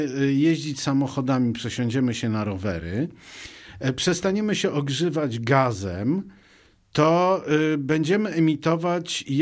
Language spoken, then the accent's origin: Polish; Pomeranian Voivodeship, Poland; No ja pochodzę z Trójmiasta, więc dla mnie to było zrozumiałe i oczywiste.